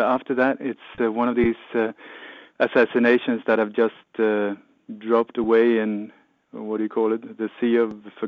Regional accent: Sweden; also born or lived in Denmark; I was born in Denmark and moved as a kid to Sweden.

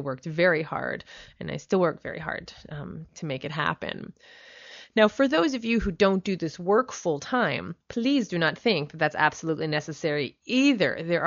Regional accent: New Jersey, United States; I'm from New Jersey, so I used to walk around the mall, and there's a lot of malls in New Jersey

